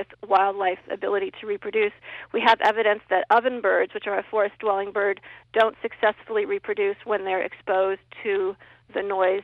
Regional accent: Illinois, United States; In my home state of Illinois, my cousin is a farmer

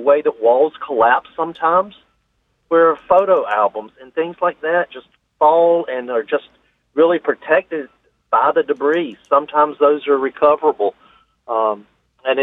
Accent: the South, United States; I'm from the South, we call them a potato rake

